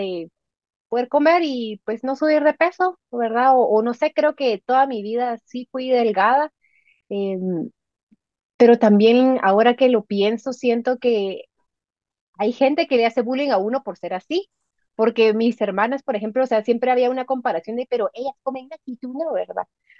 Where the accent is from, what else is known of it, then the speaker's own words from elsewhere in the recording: Guatemala City, Guatemala Department, Guatemala; Yo estoy residiendo en Guatemala, soy de la ciudad de Guatemala, estudié en una universidad jesuita en mi país gracias a una beca que tuve desde el colegio.